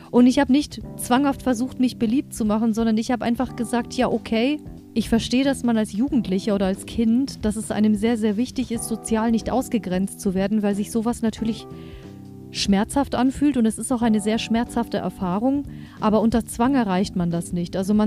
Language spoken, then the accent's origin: German; Germany; born there; Ich bin ja auch in Deutschland geboren, bin aber auch ausländischstämmig.